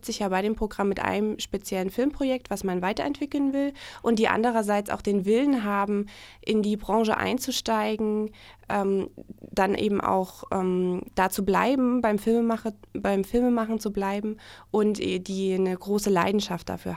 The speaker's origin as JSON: {"language": "German", "town": "Dresden", "region": "Saxony", "country": "Germany", "tie": "born or raised there", "lives_now": "Jena, Germany", "said": "Dresden natürlich schon sehr, aber ich bin da aufgewachsen"}